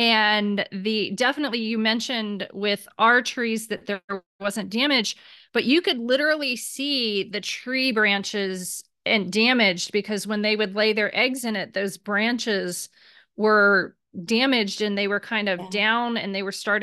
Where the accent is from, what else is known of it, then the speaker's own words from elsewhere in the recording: Ohio, United States; I mean, because I grew up in the Midwest and we dealt with this.